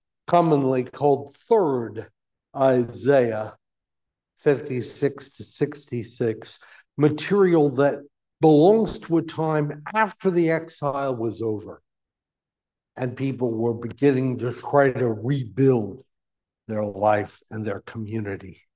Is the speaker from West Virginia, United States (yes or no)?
yes; West Virginia, United States; also born or lived in Pittsburgh; Growing up in West Virginia, we had y'all, which is the second person plural. Moving to Pittsburgh, I discovered yins, which is the second person plural.